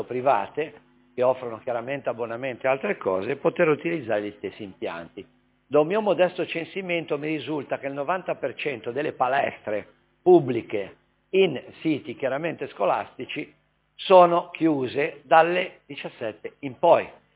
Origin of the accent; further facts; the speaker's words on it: Genoa, Liguria, Italy; provengo dalla Val Bisagno, è una valle lunga, stretta, purtroppo anche con grandi difficoltà di mobilità